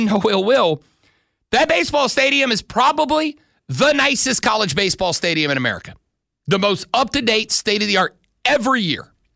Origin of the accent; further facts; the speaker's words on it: Florida, United States; I didn't go there. I grew up in Florida. I did not go to LSU.